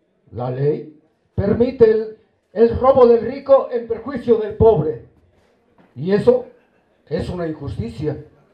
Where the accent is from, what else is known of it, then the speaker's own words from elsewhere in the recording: Nezahualcóyotl, State of Mexico, Mexico; Soy del Estado de México, de la ciudad de Zagualcóyotl